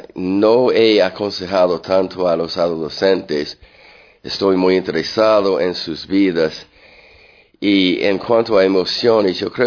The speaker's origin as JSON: {"language": "Spanish", "country": "Canada", "tie": "born or raised there", "also_born_or_lived": "United States", "lives_now": "Costa Rica", "said": "Yo nací en los Estados Unidos, yo crecí en Canadá. Culturalmente soy más canadiense."}